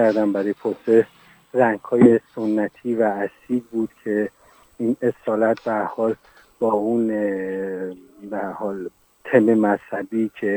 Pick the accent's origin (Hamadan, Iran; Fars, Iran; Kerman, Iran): Hamadan, Iran; به حال من چون همدانی هستم و از ابتدا یعنی از دوران کودکی با اسم ایشون آشنا بودم